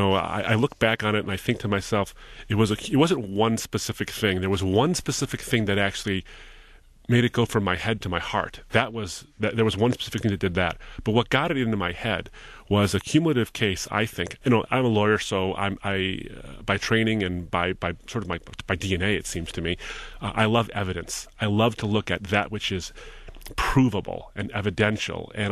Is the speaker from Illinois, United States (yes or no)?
no; Michigan, United States; Well, I was raised in a very, very close home. I was born here in Michigan, and to an immigrant Lebanese man who came here with virtually nothing and made a success out of himself.